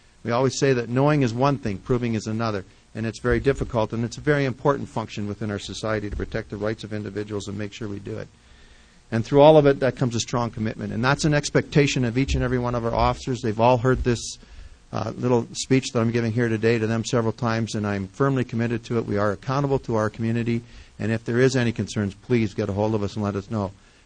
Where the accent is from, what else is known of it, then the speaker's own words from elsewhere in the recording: Edmonton, Alberta, Canada; now in Lethbridge, Canada; born and raised in Edmonton, and no slight to it, but it's a good place to be from, far away from, in my opinion.